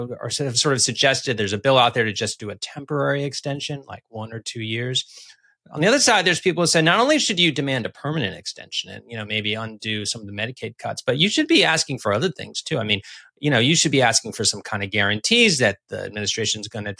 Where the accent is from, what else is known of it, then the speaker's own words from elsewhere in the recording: Midwest, United States; you're a Midwesterner, right? I'm a Midwesterner.